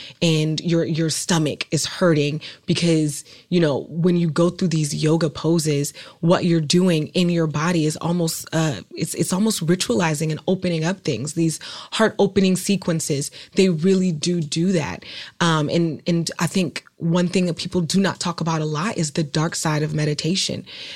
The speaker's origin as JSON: {"language": "English", "town": "Oakland", "region": "California", "country": "United States", "said": "I'm from a very violent city. I'm from Oakland, California."}